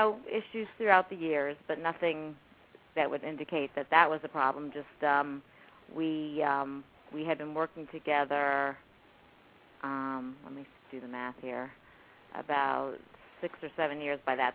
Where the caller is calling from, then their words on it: Florida, United States; We're calling from South Florida.